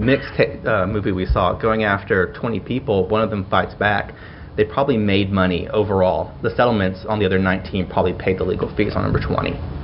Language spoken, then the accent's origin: English; the South, United States; we're from the South